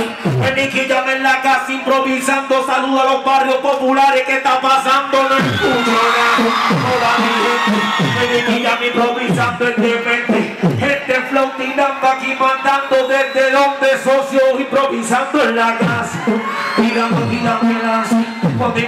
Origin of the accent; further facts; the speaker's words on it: Puerto Rico; Y ustedes saben que yo soy puertorriqueño